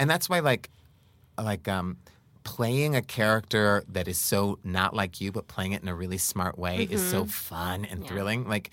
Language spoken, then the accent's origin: English; Texas, United States; born there; The only reason I'm not that lady is because I was born gay in Texas and I had to get out